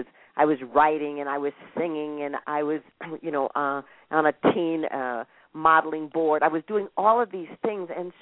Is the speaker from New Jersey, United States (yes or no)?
no; Minnesota, United States; I grew up in Minnesota. My mother and my grandmother, the family was from Alabama, but they migrated to Minnesota.